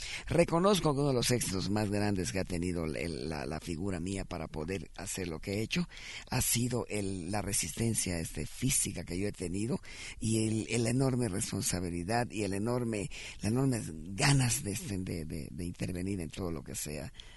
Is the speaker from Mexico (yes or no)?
yes; Mérida, Yucatán, Mexico; now in Mexico City, Mexico; yo me vengo a la Ciudad de México porque la canción que yo hacía en Mérida no funcionaba